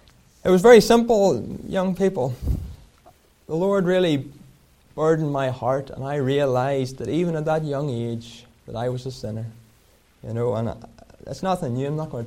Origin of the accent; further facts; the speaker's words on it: Dungannon, Northern Ireland, United Kingdom; born there; I was born in Dungannon, though, so I don't think too many were born up that part of the world.